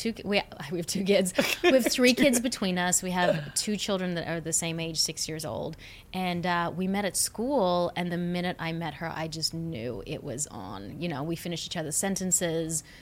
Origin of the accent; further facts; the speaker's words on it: Sydney, New South Wales, Australia; also born or lived in South Africa; My actual last name is from Lebanon, but I'm not Lebanese, funnily enough. I was born in South Africa, raised in Australia.